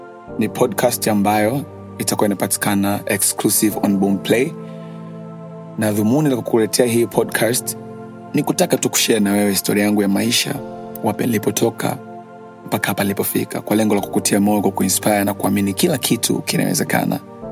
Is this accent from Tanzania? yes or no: yes; Mahuta, Mtwara, Tanzania; born there; Nimezaliwa hapo miaka 28 iliyopita, na baba yangu na mama yangu walikuwa wanaishi hapo. Nilizaliwa katika hospitali ya Mahuta.